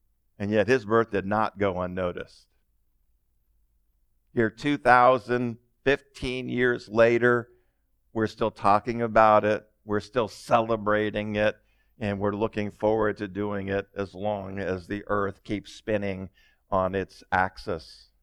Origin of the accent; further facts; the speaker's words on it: Enumclaw, Washington, United States; born there; I was born in Enumclaw, which, you know, unless you know where that is, you don't know where that is.